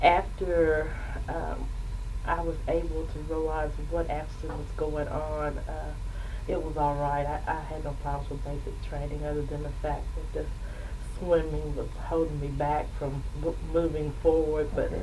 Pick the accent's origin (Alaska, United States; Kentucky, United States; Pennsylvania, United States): Kentucky, United States; Stamford; also born or lived in Danville; I was born in Danville, Kentucky, 1959. My residence was Stamford, Kentucky.